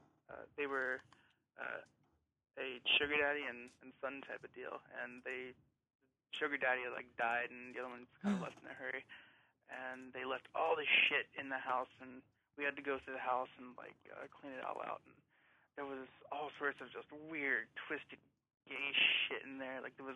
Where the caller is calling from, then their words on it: Baltimore, Maryland, United States; I seem to be your newest listener. … from Baltimore